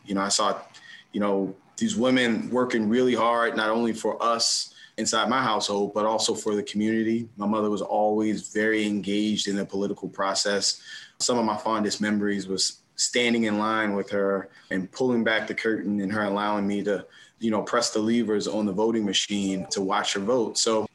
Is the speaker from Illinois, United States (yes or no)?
no; Baltimore, Maryland, United States; but I'm from Northeast Baltimore. That's where, you know, I was born and raised. And I tell folks all the time, I grew up in a 3-bedroom Northeast Baltimore row house with 6 women.